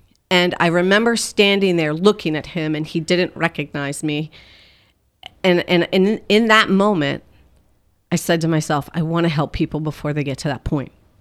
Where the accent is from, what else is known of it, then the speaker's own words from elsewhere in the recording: Pennsylvania, United States; I'm from Pennsylvania, so I went to Trinity High School. Shout out to Trinity.